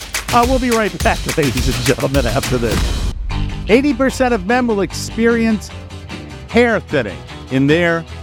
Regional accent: Fort Myers, Florida, United States; In my hometown, Fort Myers, Florida.

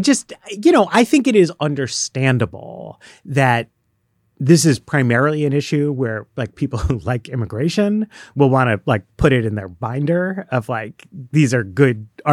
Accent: New York, United States; I grew up in New York. I've always lived in like big, diverse, cosmopolitan cities.

